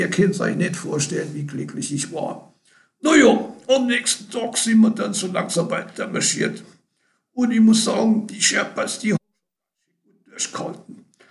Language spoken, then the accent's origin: German; Austria